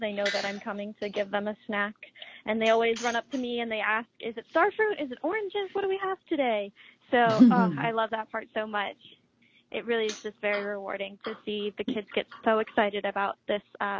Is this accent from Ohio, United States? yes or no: yes; Cincinnati, Ohio, United States; now in Kauai, United States; I'm not originally from Kauai. I'm from Cincinnati, Ohio.